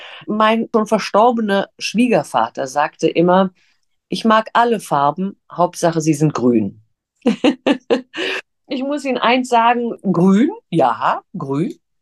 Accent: Mainz, Rhineland-Palatinate, Germany; also born or lived in Berlin / Hannover / Fulda / Stuttgart; Ich bin also in Berlin geboren, habe dann aber in Hannover, Fulda, Stuttgart und dann eben schon lange Zeit in Mainz gelebt, wo ich eben auch 1984 Abitur gemacht habe.

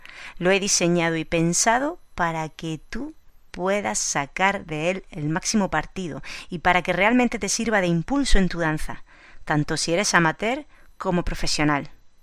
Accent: Almería, Andalusia, Spain; Almarilla Fest nació en 2017 en Almería, en mi ciudad natal

